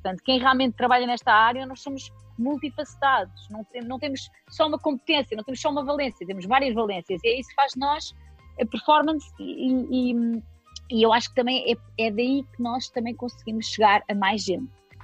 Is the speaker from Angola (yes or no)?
no; Alentejo, Portugal; não, sou do Alentejo. Do Alentejo, sim. Que a minha família é do Alentejo.